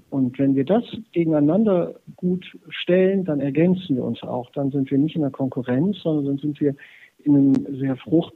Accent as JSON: {"language": "German", "town": "Donaueschingen", "region": "Baden-Württemberg", "country": "Germany", "said": "Ich persönlich, ich komme aus Donaueschingen, bin mit neuer Musik groß geworden."}